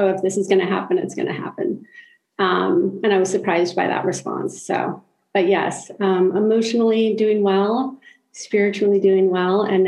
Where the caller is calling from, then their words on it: Los Angeles, California, United States; I am joining you from Los Angeles, California, sunny Los Angeles, California today.